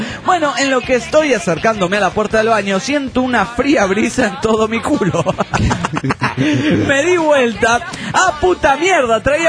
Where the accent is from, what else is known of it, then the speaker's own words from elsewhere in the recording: Cochabamba, Bolivia; de Cochabamba, Bolivia.